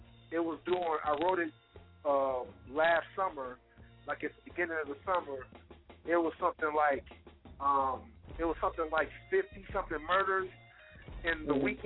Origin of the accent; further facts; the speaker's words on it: Chicago, Illinois, United States; about me being here, born and raised in Chicago, I knew it's gonna get worse.